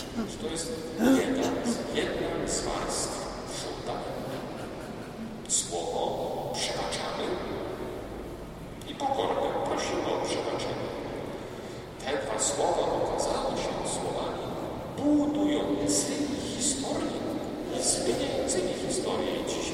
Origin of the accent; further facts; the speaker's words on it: Wrocław, Lower Silesian Voivodeship, Poland; szczególnie dlatego, że pochodzę z Wrocławia.